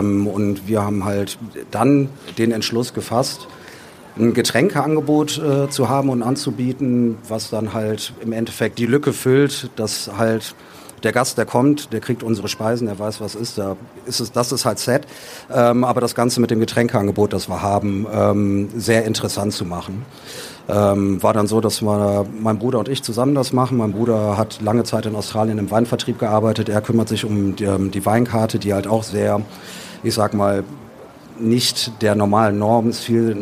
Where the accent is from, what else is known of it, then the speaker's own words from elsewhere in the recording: Düsseldorf, North Rhine-Westphalia, Germany; gut, wir sind Düsseldorfer selber, wir trinken Altbier, wir lieben Altbier.